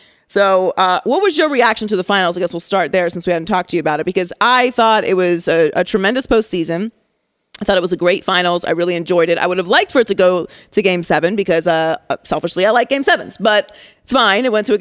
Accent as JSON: {"language": "English", "town": "Pittsburgh", "region": "Pennsylvania", "country": "United States", "said": "I mean, I'm from Pittsburgh, and you know, you have Kansas City being relevant."}